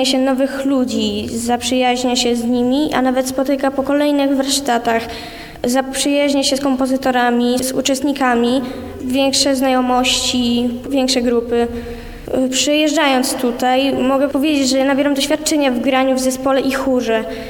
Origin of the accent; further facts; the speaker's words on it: Olsztyn, Warmian-Masurian Voivodeship, Poland; Pochodzę z Olsztyna.